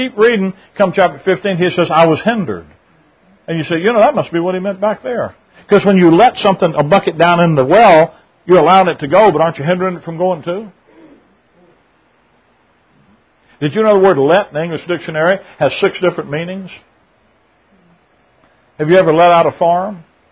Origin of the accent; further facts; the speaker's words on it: the South, United States; I can't help being a Southerner.